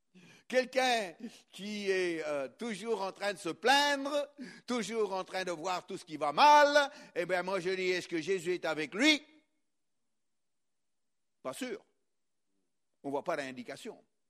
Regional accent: France; Moi, je suis français.

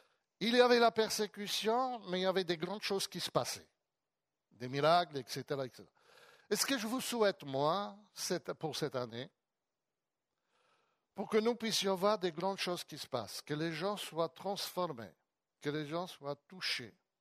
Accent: Poland; Vous savez que j'ai grandi en Pologne. C'était le communisme.

